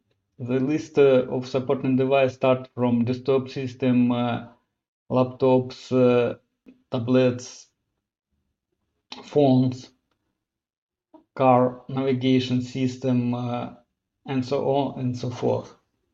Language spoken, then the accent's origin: English; Ukraine; English is a second language; I'm from Ukraine